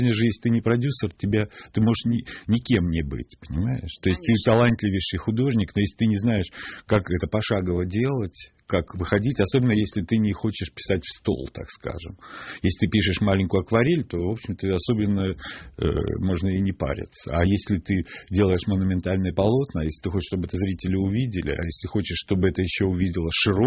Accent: Tuapse, Krasnodar Krai, Russia; Нас роднит то, что я из Туапсе, он из Ростова.

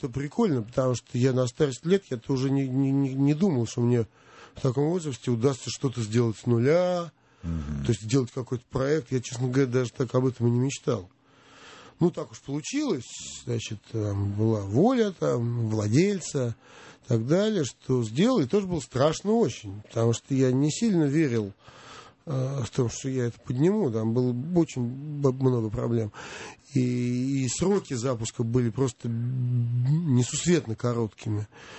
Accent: Moscow, Russia; Потом я москвич, я такой вот галимый москвич, вот настоящий.

